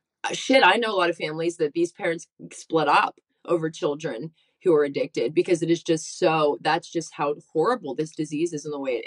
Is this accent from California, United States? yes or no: no; Pittsburgh, Pennsylvania, United States; So I had to drive across the country to get home. And so my dad flew out to LAX and I picked him up from the airport and he drove across the country with me back to Pittsburgh.